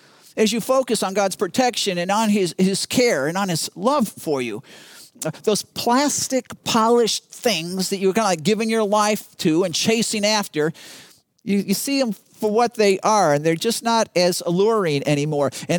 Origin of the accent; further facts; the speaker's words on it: Chicago, Illinois, United States; because I grew up in Chicago.